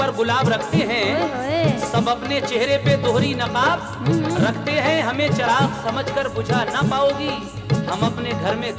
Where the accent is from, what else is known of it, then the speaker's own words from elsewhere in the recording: Budaun, Uttar Pradesh, India; और अव्वल तो मैं मुरादाबादी हूँ ही नहीं, मैं बदायूं का रहने वाला हूँ।